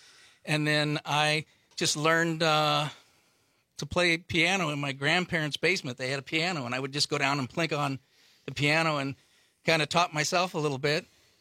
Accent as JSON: {"language": "English", "region": "Missouri", "country": "United States", "tie": "born or raised there", "also_born_or_lived": "Kentucky", "lives_now": "Madison, United States", "said": "I've lived in Madison since 1991. I grew up in small towns in Missouri. I was born in Kentucky, and I had a mom who sang."}